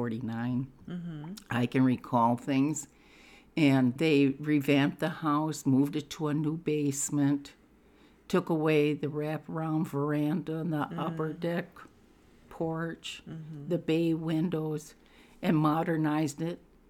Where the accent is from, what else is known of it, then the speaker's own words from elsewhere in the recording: South Dakota, United States; But because when I grew up in South Dakota like I did, my mom's gardens were huge, huge.